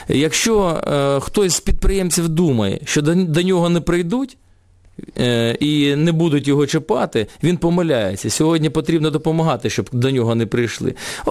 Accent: Luhansk, Luhansk Oblast, Ukraine; спілкуюся українською мовою на західній країні, вони здивовані, що я з Луганська

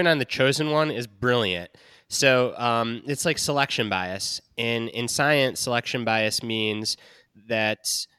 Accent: Detroit, Michigan, United States; So I grew up in Detroit, and I was a diehard Pistons fan.

